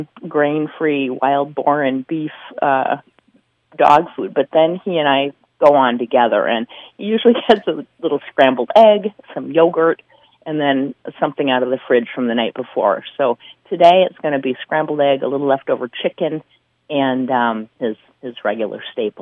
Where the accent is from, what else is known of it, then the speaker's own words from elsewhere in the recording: White Bear Lake, Minnesota, United States; moved away as an adult; now in Idaho, United States; I'm from Minnesota all my life, and lived in White Bear Lake, went to the University of Minnesota, and then graduated and went back to living in White Bear Lake and moved out to Idaho Panhandle about 5 years ago.